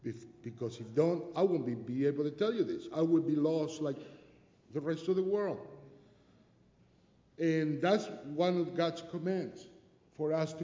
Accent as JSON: {"language": "English", "country": "Argentina", "said": "Well, I was brought up Catholic. I'm from Argentina."}